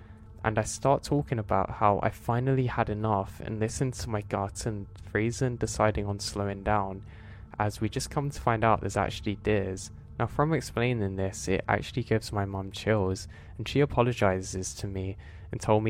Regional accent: California, United States; I grew up in Orange County, CA, but there were some real wild areas around us, believe it or not.

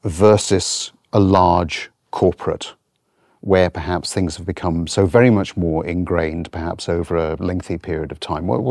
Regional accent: Wales, United Kingdom; I'm Welsh

